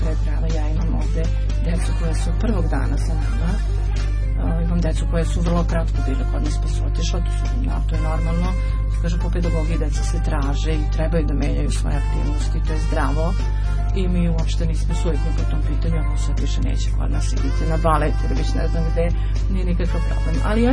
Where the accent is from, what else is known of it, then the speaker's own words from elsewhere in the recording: Lapovo, Šumadija, Serbia; ja rodom iz Lapova i u Lapovu imam puno prijatelja, imam na kraju krajeva kuću i majku i tamo sam vrlo često vikendom